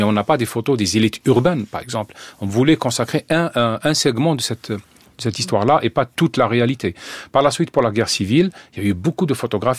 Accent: Algeria; le fait d'écrire quand on est algérien sur l'Algérie, sur une tragédie algérienne

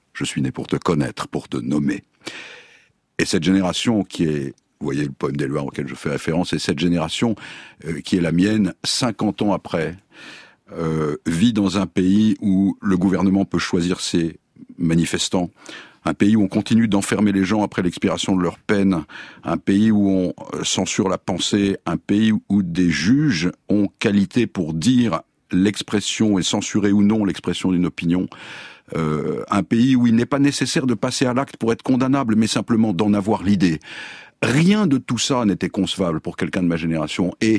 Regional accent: France; en tant que Français

